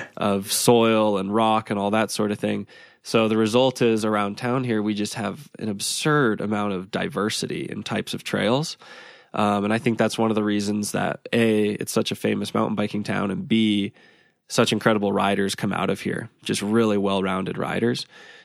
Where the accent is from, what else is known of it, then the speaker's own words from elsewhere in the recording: Dripping Springs, Texas, United States; So I was born in a kind of rural outside Austin, Texas, about 20 minutes outside of Austin, Texas. Closest town was this very little town called Dripping Springs that is now not such a little town. But yeah, born and raised there in central Texa